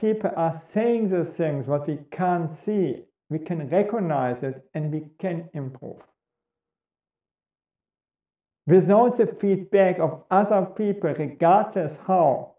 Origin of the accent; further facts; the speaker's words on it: Germany; I was growing up in Nazi Germany.